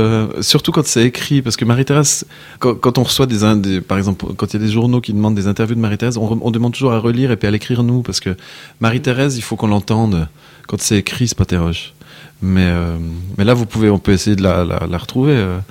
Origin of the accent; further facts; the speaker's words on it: Ghlin, Wallonia, Belgium; moi, je suis de Glin, j'habite le vieux Glin.